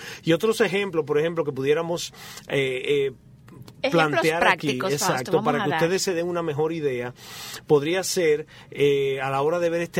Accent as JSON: {"language": "Spanish", "town": "Santo Domingo", "country": "Dominican Republic", "moved": "yes", "lives_now": "United States", "said": "En aquel entonces nosotros nos mudamos de Santo Domingo a la Florida"}